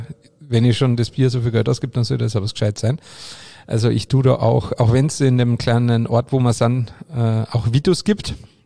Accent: Carinthia, Austria; vor allem Hirsch bei uns daheim in Kärnten, bei uns im Mölltal, sehr traditioneller zu Weihnachten oder um Jahreswechsel herum

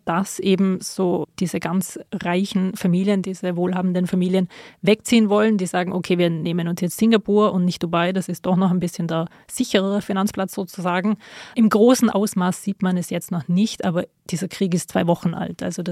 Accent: Austria; ich komme aus Österreich, ich komme aus Europa

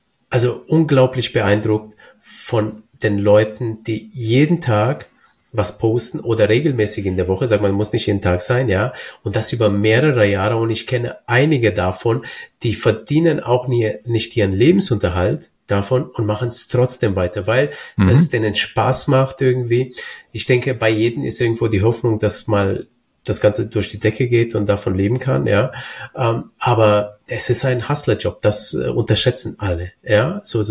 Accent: Bamberg, Bavaria, Germany; Wir sind ja beide aus Bamberg.

